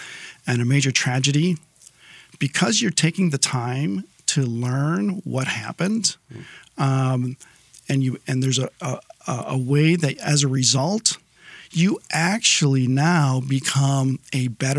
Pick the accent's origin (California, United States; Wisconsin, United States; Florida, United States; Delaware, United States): Wisconsin, United States; Now, I grew up in northern Wisconsin. I was born in Green Bay. And I'm used to cold.